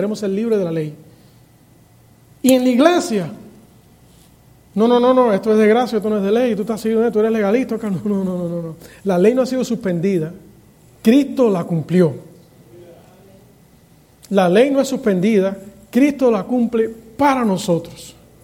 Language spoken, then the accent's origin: Spanish; Hialeah, Florida, United States; nos criamos en Hialeah, pero yo siempre viví en el lado de los americanos, los rednecks